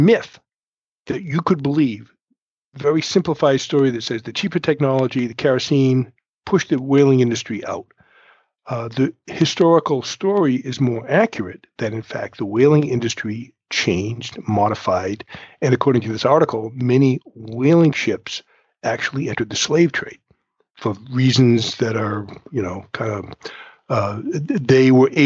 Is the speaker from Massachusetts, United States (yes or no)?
yes; New Bedford, Massachusetts, United States; First, we're going to go to New Bedford, my hometown. New Bedford, Massachusetts, the town that lit the world